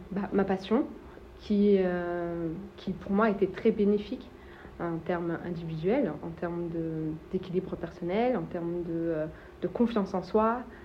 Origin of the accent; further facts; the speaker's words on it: Val-de-Reuil, Normandy, France; J'ai grandi à Val-de-Reuil plus jeune, hein. J'ai fait mes écoles ici.